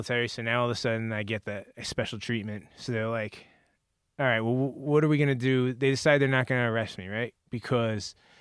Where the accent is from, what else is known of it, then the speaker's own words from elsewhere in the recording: Brooklyn, New York, United States; I say, listen, I'm from Brooklyn.